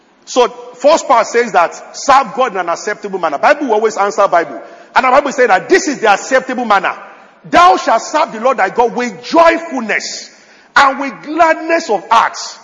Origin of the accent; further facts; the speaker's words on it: Abeokuta, Ogun, Nigeria; I grew up in Abeokuta, and they used to have wells, not the type you have in Lagos.